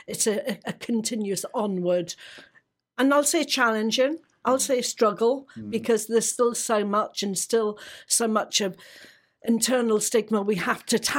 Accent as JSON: {"language": "English", "town": "Worthing", "region": "South East England", "country": "United Kingdom", "tie": "born or raised there", "said": "Yeah. My hometown."}